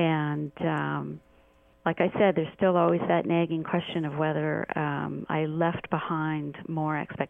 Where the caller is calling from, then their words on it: Stanford, California, United States; I'm calling from Stanford University.